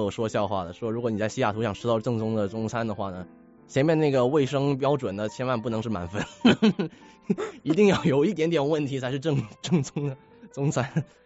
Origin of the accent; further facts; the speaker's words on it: Guangdong, China; 我们广东人都爱叫它海鲜这个酒楼